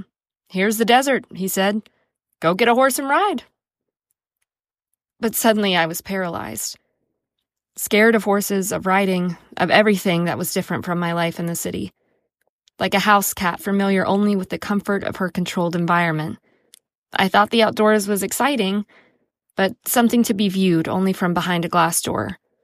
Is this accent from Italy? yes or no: no; Bucharest, Romania; I grew up in Bucharest, Romania, a city girl in a communist nation where horses could be seen and touched only at the zoo.